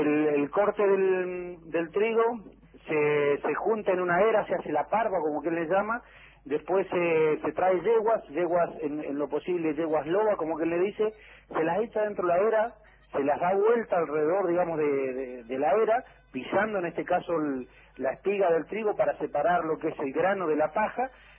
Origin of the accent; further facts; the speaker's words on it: Neuquén, Argentina; a nuestra cultura del norte neuquino, digamos, que tanto nos identifica, digamos, como neuquinos y como argentinos.